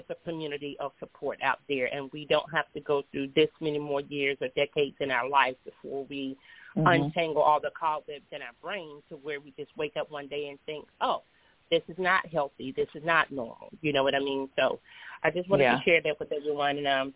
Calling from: Seattle, Washington, United States; calling from the Seattle, Washington area.

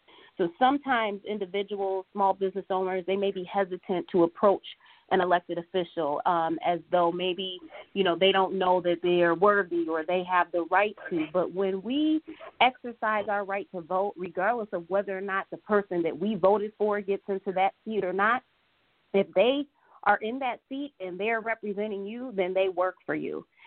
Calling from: Detroit, Michigan, United States; I'm reaching out from the Detroit area.

